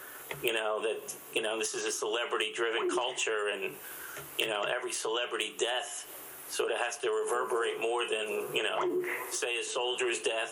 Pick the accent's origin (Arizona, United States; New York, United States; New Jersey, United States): New Jersey, United States; Howell; Actually, two towns that border where I grew up down in Howell, Jackson Township and Brick Township.